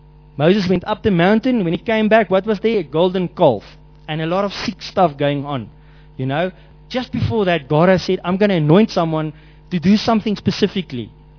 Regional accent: South Africa; now in Namibia; I grew up in South Africa

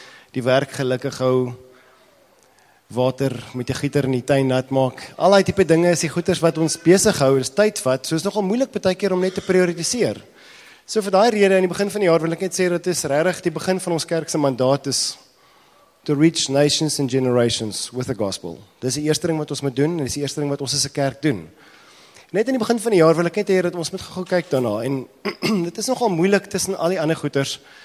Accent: Gauteng, South Africa; Ek kom ook uit die Oosrand uit, is reg.

